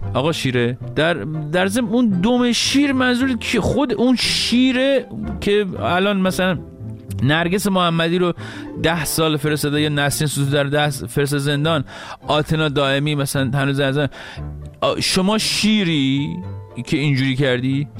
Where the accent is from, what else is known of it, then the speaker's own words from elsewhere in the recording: Iran; ما ایرانی هستیم، حق داریم که حق داشته باشیم.